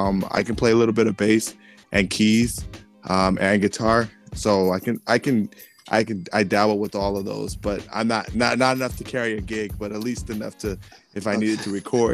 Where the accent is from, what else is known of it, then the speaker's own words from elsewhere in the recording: Pasadena, California, United States; also born or lived in Chino Hills / Ontario; now in Los Angeles, United States; But born and raised in Pasadena, I moved to the IE, grew up in Chino Hills for a little bit, then a little bit of Ontario, then back to Pasadena. And now I reside in L.A. So I'm a Los Angeles native, I would consider myself.